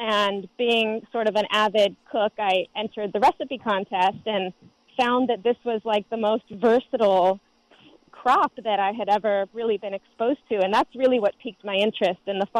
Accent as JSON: {"language": "English", "country": "Israel", "said": "I'm originally from Israel, which has a really strong co-op sector"}